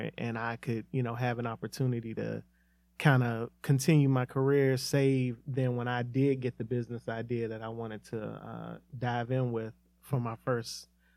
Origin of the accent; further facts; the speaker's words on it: Lanham, Maryland, United States; moved away as an adult; now in Charlotte, United States; Well, I'm originally from Lanham, Maryland, which is in Prince George's County. And I've been in Charlotte since actually 2006.